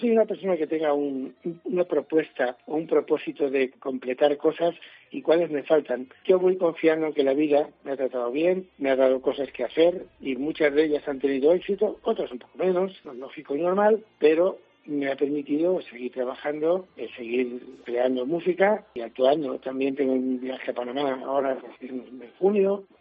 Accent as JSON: {"language": "Spanish", "town": "Campo de Criptana", "region": "Castilla-La Mancha", "country": "Spain", "tie": "born or raised there", "said": "Yo no creo que mi pueblo sea el mejor. Es el mío, lo quiero, lo amo y me ha criado además de Castilla-La Mancha y de mi pueblo en concreto, Campo de Quintana."}